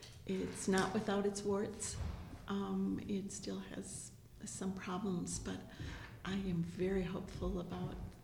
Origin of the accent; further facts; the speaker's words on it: La Crosse, Wisconsin, United States; born there; now in Cleveland, United States; I was born in La Crosse, Wisconsin.